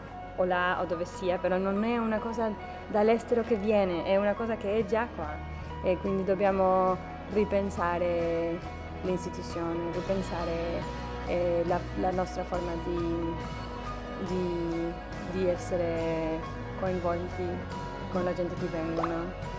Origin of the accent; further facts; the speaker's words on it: Mexico; now in United States; come messicana negli Stati Uniti la migrazione è forse la cosa che è più presente nella mia vita